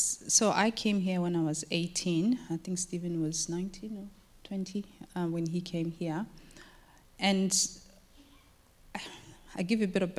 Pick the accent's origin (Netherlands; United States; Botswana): Botswana; he's from Zimbabwe, I'm from Botswana, very similar countries